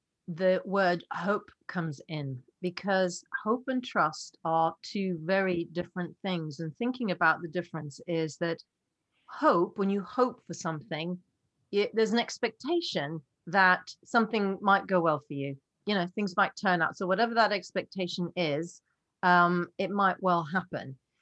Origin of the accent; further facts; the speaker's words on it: Oslo, Norway; I grew up in Norway, in Oslo, and it was quite a strict, sort of fairly formal kind of upbringing.